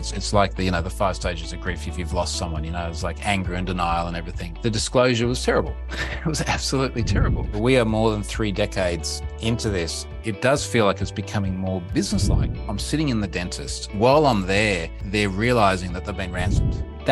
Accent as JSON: {"language": "English", "country": "Australia", "said": "I'm Australian, as you can probably hear."}